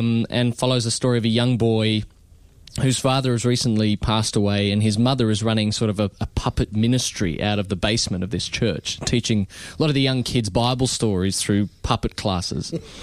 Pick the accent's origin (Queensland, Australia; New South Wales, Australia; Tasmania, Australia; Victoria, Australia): New South Wales, Australia; Sydney; I'm from Sydney, so this is my first gig here in Melbourne.